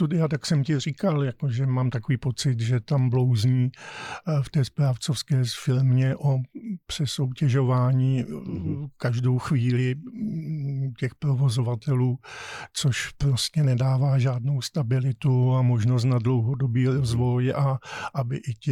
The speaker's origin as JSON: {"language": "Czech", "town": "Brno", "region": "South Moravian Region", "country": "Czechia", "said": "my jsme v Brně, jsem z Brna"}